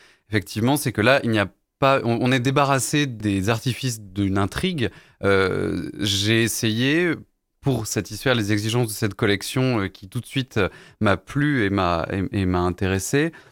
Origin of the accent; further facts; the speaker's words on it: Clermont-Ferrand, Auvergne-Rhône-Alpes, France; je suis auvergnat et donc forcément, quand on parle de la terre de ses origines, la terre de ses ancêtres, la terre où on a grandi, la ville où on a grandi, Clermont en l'occurrence